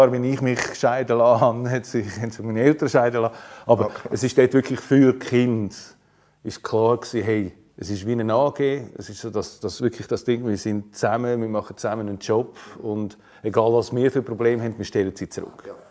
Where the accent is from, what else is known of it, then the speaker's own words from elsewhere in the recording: Oerlikon, Zurich, Switzerland; Ja, ich bin in Oerlikon aufgewachsen